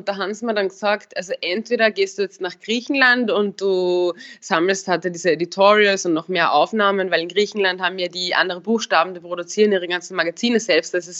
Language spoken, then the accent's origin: German; Upper Austria, Austria; ich komme ja aus Oberösterreich, eher vom Land